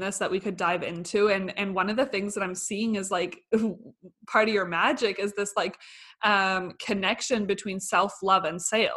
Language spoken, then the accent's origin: English; Canada; also born or lived in Germany; I do say I'm Canadian because I was born in Canada and I lived mostly in Canada, but both my parents are German. And after I was born here, when I was 10 days old, I went back to Germany until I was, I think, 4.